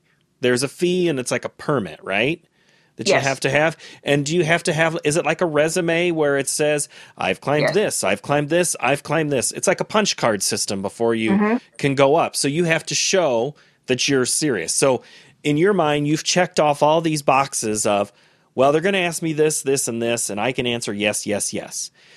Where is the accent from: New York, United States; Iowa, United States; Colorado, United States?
Iowa, United States; Jesup; Now, Jen and I grew up in Jessup, Iowa together.